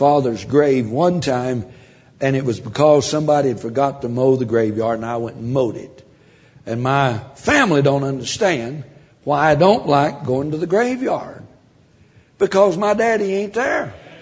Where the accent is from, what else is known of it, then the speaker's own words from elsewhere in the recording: Tennessee, United States; in the country where I was raised back in Tennessee